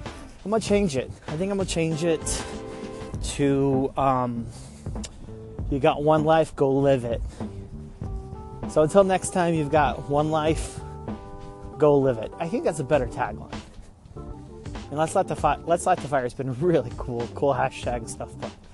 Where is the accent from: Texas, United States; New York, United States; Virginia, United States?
Texas, United States; And I'm from Texas, and you know, there's not multiple viruses down there.